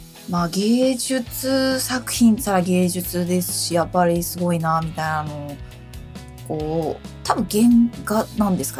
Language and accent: Japanese; Tokyo, Japan; born there; also born or lived in Chiba; まあ一応ね、東京生まれっちゃ東京生まれだし、まあ、千葉ら辺にはいたんですけど、